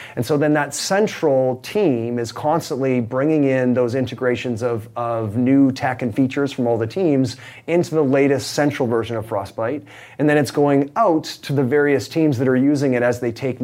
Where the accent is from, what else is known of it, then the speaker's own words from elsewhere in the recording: Canada; I grew up a diehard Vancouver Canucks fan. I mean, I'm Canadian, so, you know, hockey was a sport that I grew up loving.